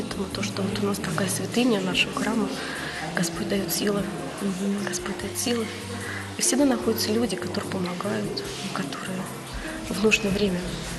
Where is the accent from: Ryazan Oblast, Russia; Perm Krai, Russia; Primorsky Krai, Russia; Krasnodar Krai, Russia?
Ryazan Oblast, Russia; Ryazan; потому что я еще воспитывалась в Рязани